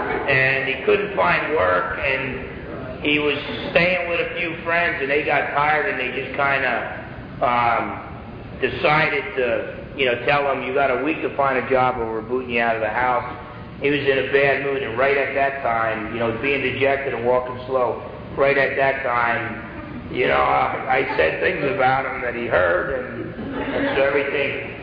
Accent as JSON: {"language": "English", "region": "New Jersey", "country": "United States", "tie": "born or raised there", "said": "And growing up in New Jersey, where you're taught the antithesis of turning the other cheek."}